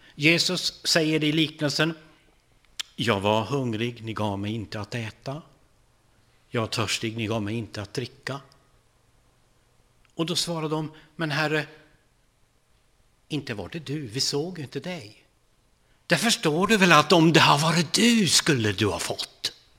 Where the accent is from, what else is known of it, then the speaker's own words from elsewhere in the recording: Vilhelmina, Västerbotten County, Sweden; born there; Jag nämnde igår att jag är född uppe i Vilhelmina.